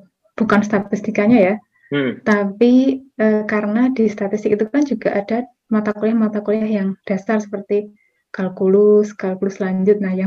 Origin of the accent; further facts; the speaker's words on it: Yogyakarta, Special Region of Yogyakarta, Indonesia; Saya berasal dari Jogja.